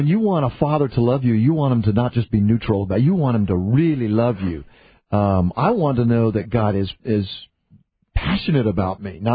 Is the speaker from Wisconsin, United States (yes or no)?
no; California, United States; In California? Or I'm from California.